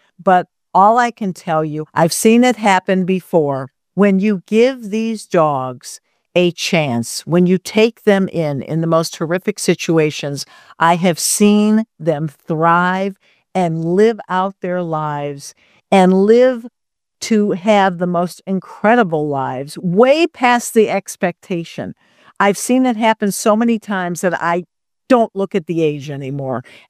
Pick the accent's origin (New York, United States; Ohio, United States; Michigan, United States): Michigan, United States; Detroit; because I'm from Detroit